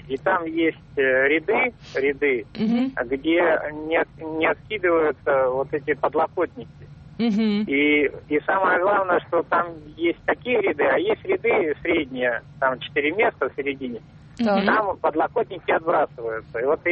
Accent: Samara, Samara Oblast, Russia; я из Самары.

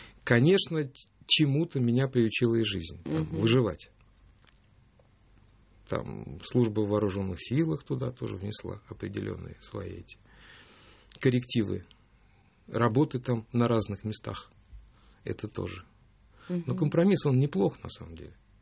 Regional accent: Moscow, Russia; За то, что я здесь родился, за то, что, я не знаю, такая... Я вообще люблю город Москву. Я москвич. Такой, знаешь, такой радикальный москвич.

